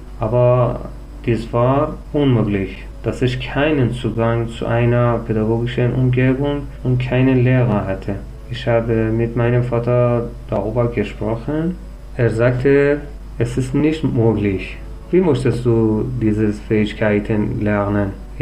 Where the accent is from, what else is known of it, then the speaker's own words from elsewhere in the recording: Iran; first language Persian; German is a second language; Meine Muttersprache ist Persisch. Ich kann auch Englisch und Deutsch sprechen. Ich wurde geboren und lebte in einem Dorf, fern von Stadt und Bildungszentren, in den Feldern von Weizen, Tomaten, Wassermelonen, Mais und Granatapfelgärten.